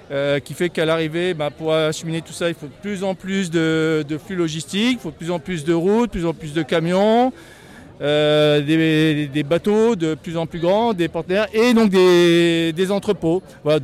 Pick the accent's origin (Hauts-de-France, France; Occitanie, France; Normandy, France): Hauts-de-France, France; Je suis plutôt des Hauts-de-France.